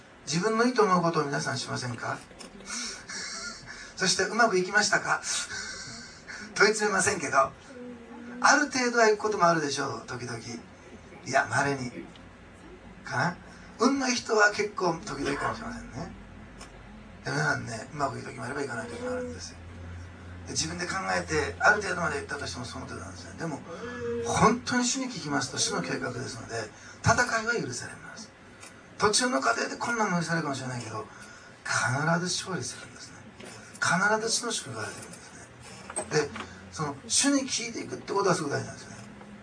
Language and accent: Japanese; Osaka, Japan; で、私は大阪の人なんですけども